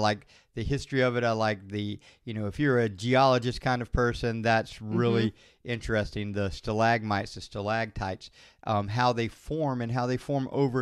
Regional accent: United States; as an American, you should go to all of the parks.

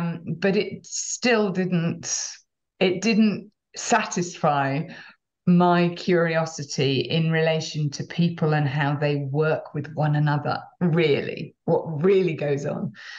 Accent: England, United Kingdom; I'm British. I was born on a little dairy farm in England. My dad was a dairy farmer. We had a tenanted council-run dairy farm. My mum was a teacher. So I grew up in the great outdoors

